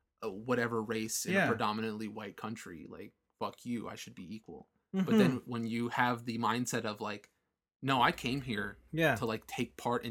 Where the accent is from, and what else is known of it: Canada; born there